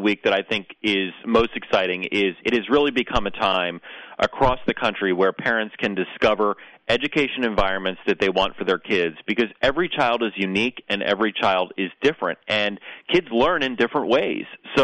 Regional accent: New Jersey, United States; In fact, I grew up in New Jersey and went to traditional public schools my entire education.

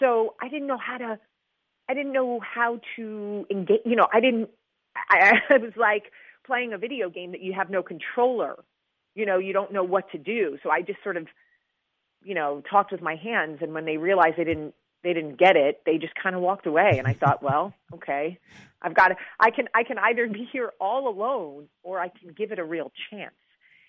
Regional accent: New Jersey, United States; I think there is something so innate in us when we come from Jersey.

